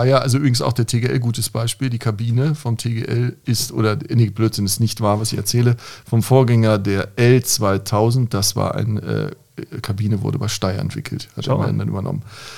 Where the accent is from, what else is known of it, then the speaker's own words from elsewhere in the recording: North Germany, Germany; Bin ja Norddeutscher ursprünglich.